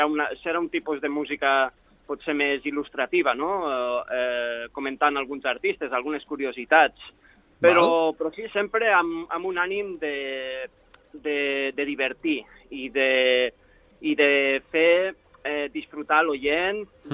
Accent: Andorra; com a andorrà

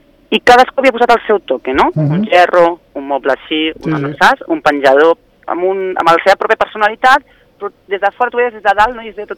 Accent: Barcelona, Catalonia, Spain; moved away as an adult; jo soc de Barcelona i, no, de fet, jo porto 15 anys al país, però quan vivia a Barcelona, ja fa 20 anys

